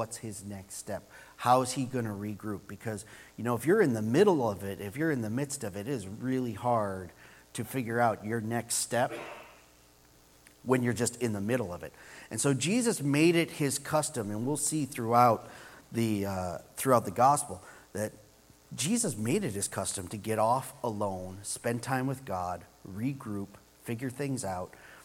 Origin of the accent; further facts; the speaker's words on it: United States; I was, as an American, and you drink your homogenized and pasteurized milk